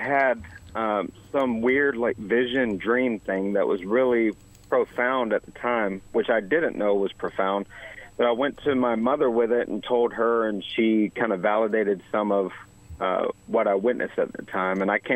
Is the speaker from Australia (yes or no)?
no; Georgia, United States; So, I was born and mostly raised here in Georgia.